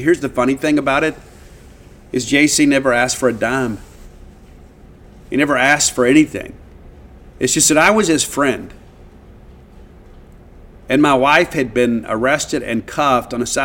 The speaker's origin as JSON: {"language": "English", "region": "Mississippi", "country": "United States", "said": "I always get it with ranch dressing because I'm from South Mississippi. That's how things work."}